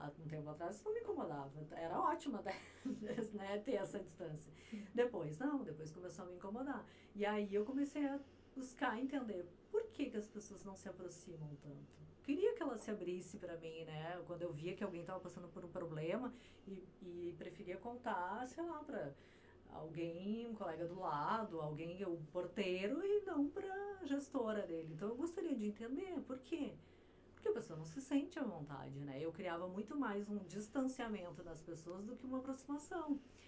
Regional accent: Alegrete, Rio Grande do Sul, Brazil; eu sou natural de Alegrete, sou do interior. Então eu vim de lá com o meu sotaque.

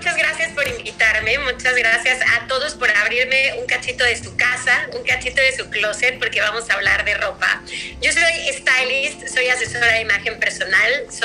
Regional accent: Mexico City, Mexico; moved away as an adult; now in Los Angeles, United States; cuando yo me mudo de México, que es mi ciudad natal, a Los Ángeles con mi esposo

